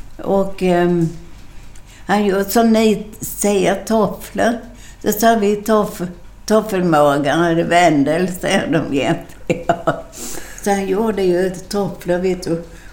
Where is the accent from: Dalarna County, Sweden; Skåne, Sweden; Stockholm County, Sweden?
Skåne, Sweden; Bjuv; born or raised there